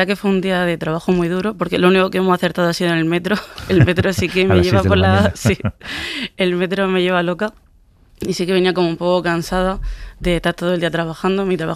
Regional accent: Lorca, Region of Murcia, Spain; estoy en Madrid, me encanta. Y sí que es verdad que otro ritmo, que parece, por ejemplo, que bueno, yo soy de Lorca

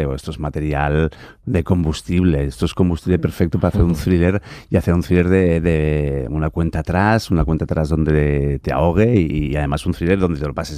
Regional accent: Valencian Community, Spain; además yo que soy valenciano, imagínate

